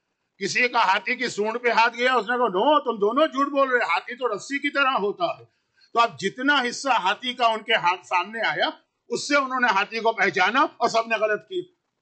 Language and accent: Hindi; Lucknow, Uttar Pradesh, India; हमारे यहाँ यूपी या खास लखनऊ, मैं तो लखनऊ का पक्का पक्का लखनऊ पक्का पक्का